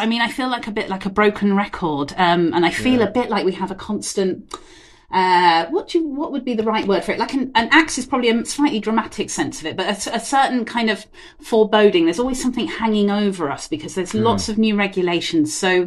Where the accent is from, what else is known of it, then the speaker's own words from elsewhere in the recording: England, United Kingdom; I, as an English person, was just like, what do you mean cherry flower honey?